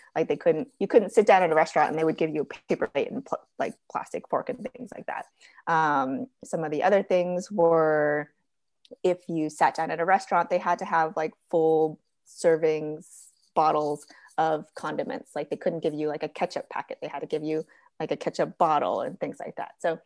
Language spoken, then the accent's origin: English; San Diego, California, United States; And growing up in San Diego, Surfrider was such like a big organization.